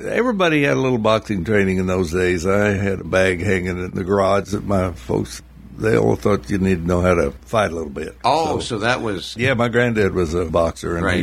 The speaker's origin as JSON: {"language": "English", "town": "Perry", "region": "Oklahoma", "country": "United States", "tie": "born or raised there", "also_born_or_lived": "Kansas City", "said": "Actually, I was born in Kansas City, but soon thereafter moved back to Perry, Oklahoma, where we lived."}